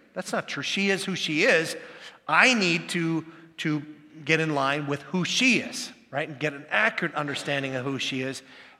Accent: Minnesota, United States; I'm from the Iron Range.

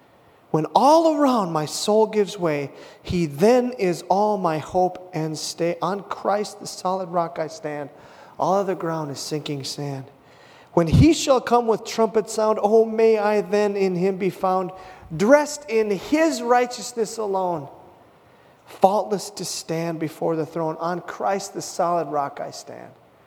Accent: Hibbing, Minnesota, United States; One was to escape a relationship that I was in my hometown of Hibbing, Minnesota.

